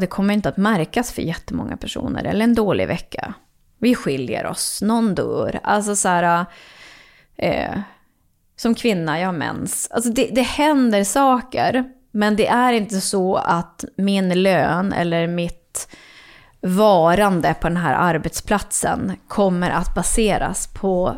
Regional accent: Norrland, Sweden; Inte där jag bor nu, men jag kommer ändå från Norrland.

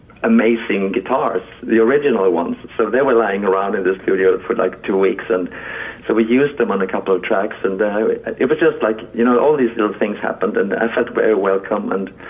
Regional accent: Halmstad, Halland County, Sweden; we have my hometown, Halmstad, where I am at the moment. It's a small town. It's about 80,000 people living here.

